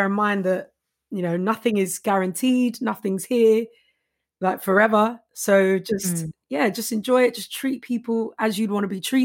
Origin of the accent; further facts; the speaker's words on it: Walthamstow, London, United Kingdom; You know, I'm from Walthamstow, East 17.